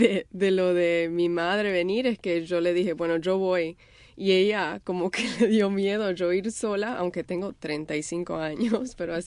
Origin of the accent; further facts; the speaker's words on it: United States; Soy americana a la misma vez y por ejemplo ahora hablo mucho mejor el inglés y tengo mucho más fuerza con el inglés que el español